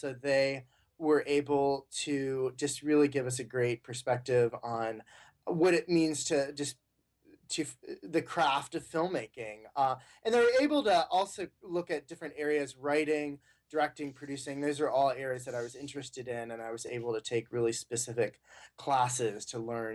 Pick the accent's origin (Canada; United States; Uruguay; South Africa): United States; Kettering, Ohio; I did. I grew up in Dayton, Ohio, specifically Kettering, which is a suburb of Dayton.